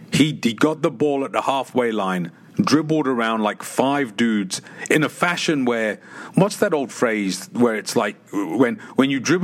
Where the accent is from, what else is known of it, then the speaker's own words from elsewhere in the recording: England, United Kingdom; as an Englishman, we have a love and hate relationship with Diego Maradona